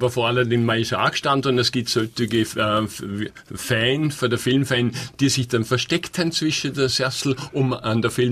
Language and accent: German; Switzerland; wir als Schweizer Karl-May-Freunde